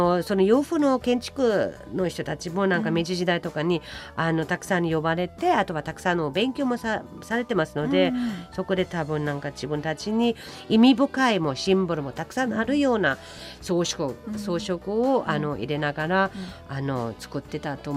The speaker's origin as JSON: {"language": "Japanese", "town": "Karlsruhe", "region": "Baden-Württemberg", "country": "Germany", "tie": "born or raised there", "second_language": "Japanese", "said": "私生まれ育った南ドイツのカルスルーエという町なんですけど"}